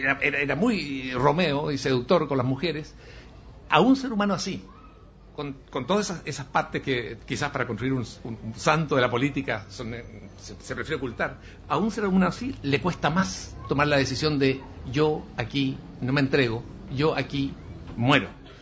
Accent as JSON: {"language": "Spanish", "region": "Valparaíso", "country": "Chile", "tie": "born there", "said": "Valparaíso es la ciudad donde yo nací y que amo mucho"}